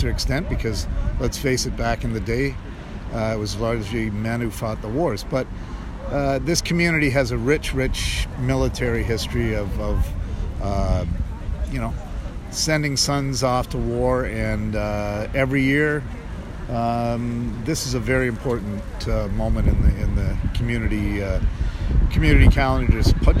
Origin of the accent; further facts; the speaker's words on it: Windsor, Ontario, Canada; I'm originally from Windsor, which is a border city, so we're very closely aligned with the anti-war movement